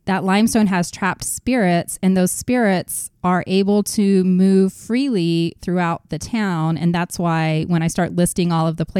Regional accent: Belton, Texas, United States; I grew up in Belton, Texas, I think I've talked about, and it was around the same size. And I know how small that town felt.

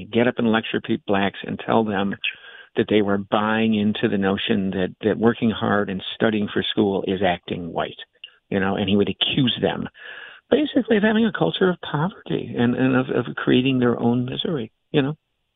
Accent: Chicago, Illinois, United States; that's because I was from Chicago.

